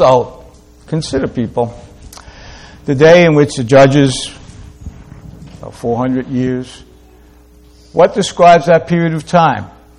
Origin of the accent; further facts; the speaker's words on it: New York, United States; Growing up in New York, I was taught by mainly my friends, but also even family, two things that you never do.